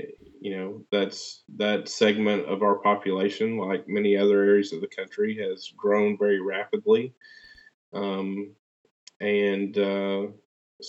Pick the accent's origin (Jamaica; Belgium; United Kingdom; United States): United States; Fort Smith, Arkansas; growing up in Fort Smith, I didn't grow up in those areas. I grew up on the other side of town.